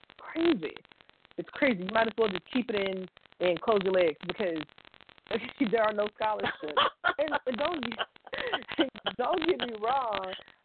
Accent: the South, United States; I grew up extremely poor in the South.

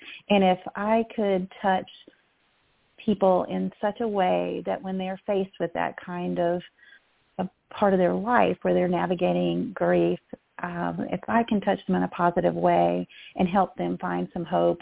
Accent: Virginia Beach, Virginia, United States; And I grew up in the Virginia Beach, Norfolk area, so we had a huge military presence around there.

